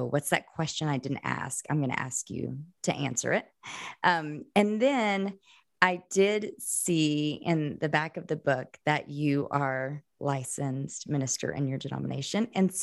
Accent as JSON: {"language": "English", "country": "United States", "said": "We just said, well, we're Christians. We're from the States and we're here, we're hanging out, we're touring."}